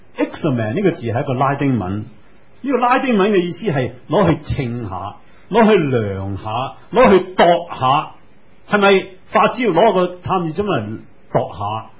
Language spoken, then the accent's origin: Cantonese; New Territories, Hong Kong; 我小的时候在新界住